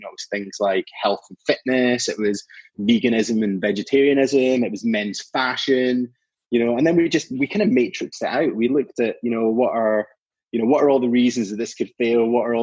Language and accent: English; Scotland, United Kingdom; born there; moved away as an adult; now in England; So I was born in Scotland. Both of my parents are Canadian. So they moved to the UK in their 20s and then moved up to Scotland in their 30s. And my sister and I were both born up there.